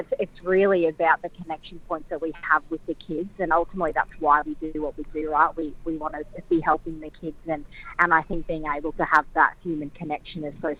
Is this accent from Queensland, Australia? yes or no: yes; Brisbane, Queensland, Australia; I'm from up north in Queensland. My family's from Mount Morgan, which is just outside of Rockhampton. I actually grew up in Brisbane, but my mum and dad and all my family's from up